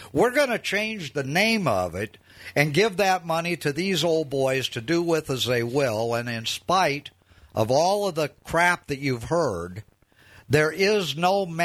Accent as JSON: {"language": "English", "country": "United States", "said": "I'm an American."}